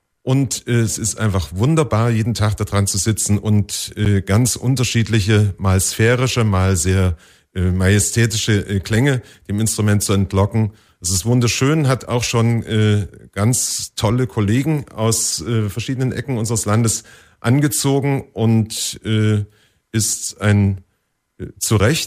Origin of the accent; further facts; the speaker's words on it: Dresden, Saxony, Germany; born there; now in Potsdam, Germany; ich bin gebürtiger Dresdner